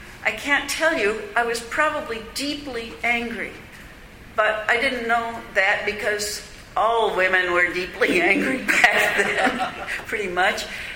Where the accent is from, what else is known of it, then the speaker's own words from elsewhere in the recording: Los Angeles, California, United States; Came back to California, where I'd been born and raised in Los Angeles